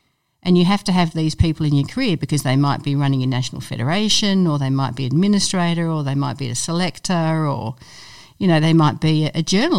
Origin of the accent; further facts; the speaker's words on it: England, United Kingdom; born there; I was born in England